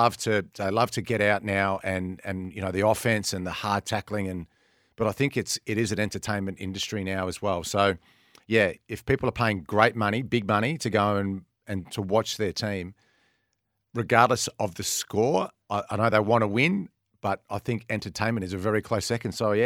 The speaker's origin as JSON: {"language": "English", "region": "South Australia", "country": "Australia", "tie": "born or raised there", "said": "I'm a South Australian. I grew up in the Adelaide Hills."}